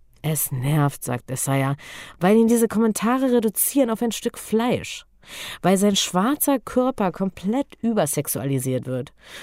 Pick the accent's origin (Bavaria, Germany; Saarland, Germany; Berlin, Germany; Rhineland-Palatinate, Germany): Berlin, Germany; Ausgerechnet in meiner Heimatstadt, in der ich mal das Gefühl habe, jeder darf hier genauso sein, wie er will.